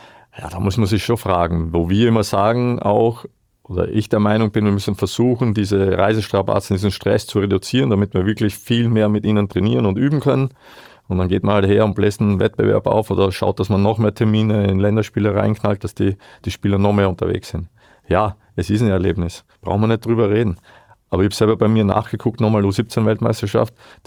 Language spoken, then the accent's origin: German; Burgenland, Austria; ich war ja noch so verrückt bei uns im Burgenland, weil wir ja langgezogen sind. Wir mussten zweimal in der Woche nach Eisenstadt hochfahren und Wahnsinn.